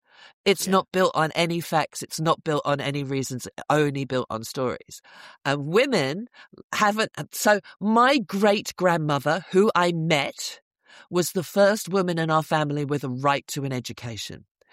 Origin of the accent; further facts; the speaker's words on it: Camberley, South East England, United Kingdom; also born or lived in Liverpool; then my dad got a new job down south, and we moved to Camberley in Surrey.